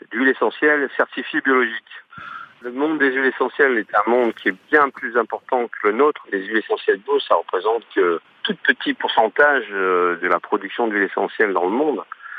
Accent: Mali; j'ai passé mon enfance au Mali.

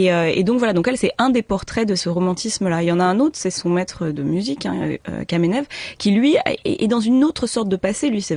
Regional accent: France; now in Great Britain; en tant que française en Grande-Bretagne.

